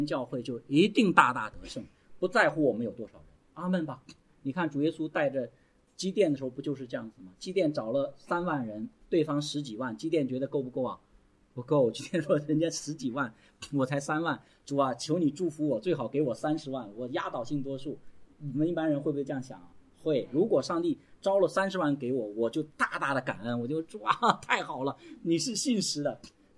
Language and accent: Chinese; China; 在我们中国流行的不是独居无虑，是另外一个词儿，叫岁月静好，是吧？